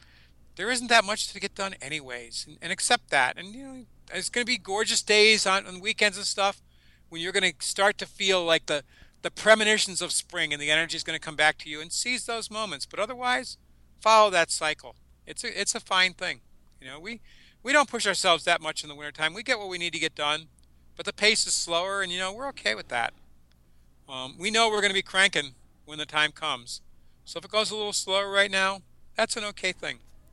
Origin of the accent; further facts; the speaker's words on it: Pennsylvania, United States; I grew up in Pennsylvania. I know how to drive in snow, and the word is slow.